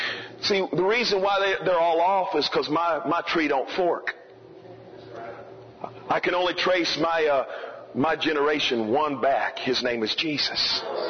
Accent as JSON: {"language": "English", "town": "Immokalee", "region": "Florida", "country": "United States", "said": "Well, I see, I come from Immokalee and they, you know, a lot of voodoo and all that."}